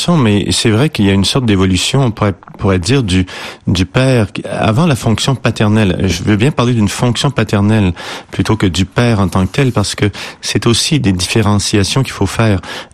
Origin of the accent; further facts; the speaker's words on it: Quebec, Canada; now in Europe; chez nous au Québec beaucoup, un réseau d'entraide pour les femmes aussi